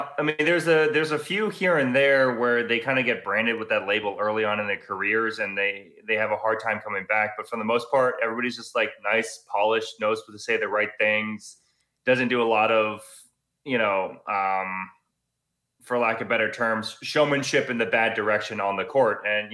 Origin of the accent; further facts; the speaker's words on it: United States; And as an American too, you know, that just made it all the better.